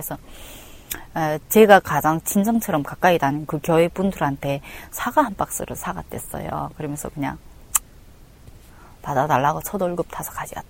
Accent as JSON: {"language": "Korean", "country": "North Korea", "lives_now": "South Korea", "said": "이 사람들이 내가 탈북자라서 이렇게 적자 있는 걸 나한테 넘겨주나?"}